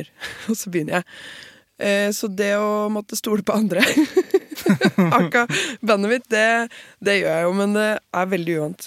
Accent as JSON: {"language": "Norwegian", "region": "Innlandet", "country": "Norway", "accent": "Hedmarken dialect", "said": "Ja, men det er dialekten min, jeg er jo ikke der lenger, så, sånn fra Hedmarken"}